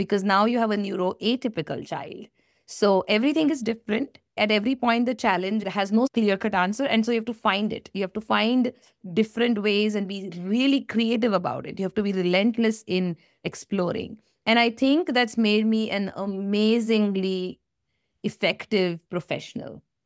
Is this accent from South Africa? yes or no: no; India; now in United States; we were stuck in the U.S. immigration because we came from India, and Indians have a hard time immigrating because we are a lot of them.